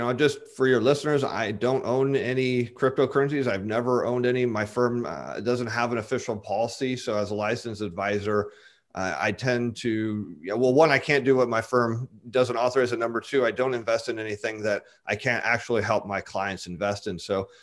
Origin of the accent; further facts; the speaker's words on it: United States; And it's weird to me as an American that people think that our currency is worthless.